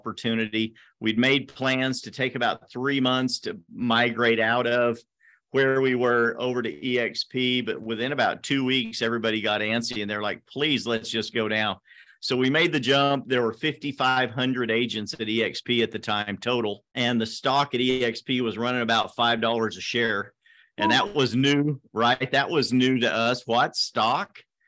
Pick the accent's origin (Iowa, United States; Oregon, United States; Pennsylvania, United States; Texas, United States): Oregon, United States; I grew up on the Oregon coast.